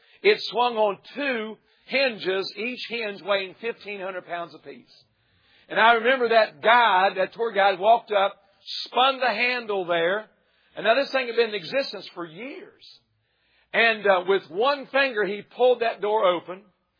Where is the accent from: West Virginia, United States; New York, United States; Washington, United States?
West Virginia, United States; I'm from West Virginia, born and raised there, pastor there for over 10 years, and that's my heritage.